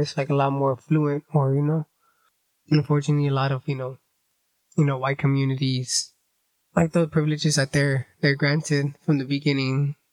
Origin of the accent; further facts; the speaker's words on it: California, United States; You know, 24 years old, born and raised in Orange County, formerly incarcerated myself.